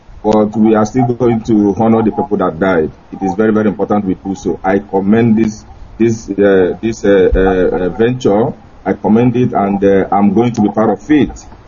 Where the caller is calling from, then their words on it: Guangzhou, Guangdong, China; Yes, I'm calling from Guangzhou in China right now, but I'm based in Tokyo.